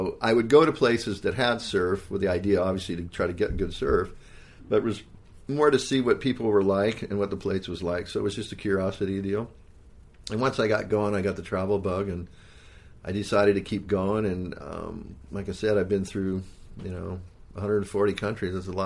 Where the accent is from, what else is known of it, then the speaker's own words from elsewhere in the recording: Hawaii, United States; I think growing up in Hawaii, Hawaii's got great surf.